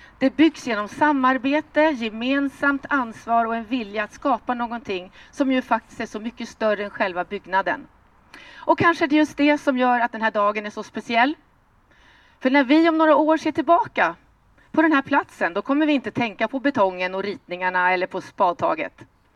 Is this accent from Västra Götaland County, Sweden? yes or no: no; Värmdö, Stockholm County, Sweden; Ute på vid Värmdö kyrka, Ängsvik, där jag växte upp. En grannkommun till Tyresö, skärgårdskommun.